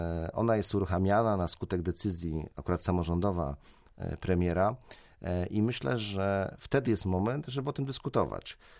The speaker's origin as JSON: {"language": "Polish", "town": "Szczecin", "region": "West Pomeranian Voivodeship", "country": "Poland", "tie": "born or raised there", "said": "jestem szczecinianinem od urodzenia, chcę mieszkać w tym mieście, kocham je"}